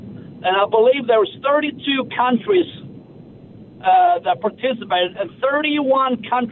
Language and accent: English; Sweden; English is a second language; now in Brentwood; I'm a tennis down here in Brentwood, and I've been here for like 35 years, but I'm originally from Sweden.